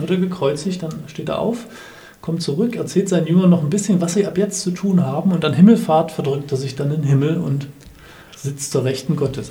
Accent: Dessau, Saxony-Anhalt, Germany; ich komme ja aus Dessau

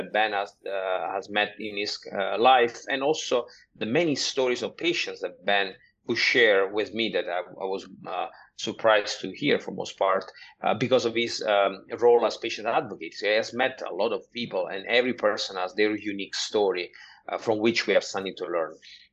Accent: Nusco, Campania, Italy; Yeah, it was in my hometown. I come from a small town. It's a medieval town of 2,000 people on a mountain in the south of Italy. And the place is called Nusco

